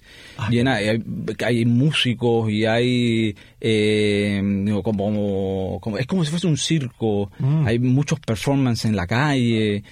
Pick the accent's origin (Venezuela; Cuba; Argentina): Cuba; Y es lo que uno busca inevitablemente como isleño y como cubano, y de vivir en un caos tremendo